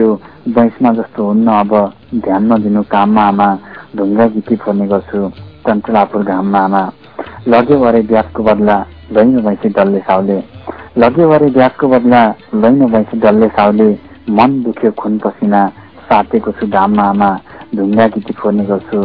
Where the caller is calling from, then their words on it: Butwal, Lumbini Province, Nepal; म बुटुलबाट